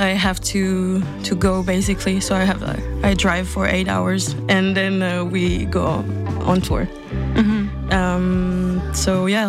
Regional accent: Strasbourg, Grand Est, France; English is a second language; Yeah, so I'm from Strasbourg, next to Germany in France.

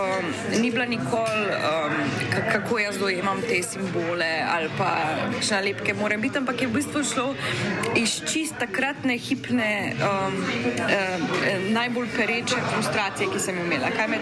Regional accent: Maribor, Drava, Slovenia; first language Slovene; sem rojena, vzgojena Slovenka. To je moja domovina, jaz sem odraščala v Mariboru in v bistvu slovenščina je moj materinski jezik in ne poznam ničesar drugega.

